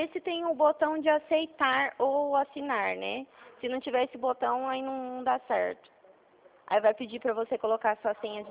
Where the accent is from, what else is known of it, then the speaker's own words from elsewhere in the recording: São Paulo, Brazil; eu sou da região de Prudente.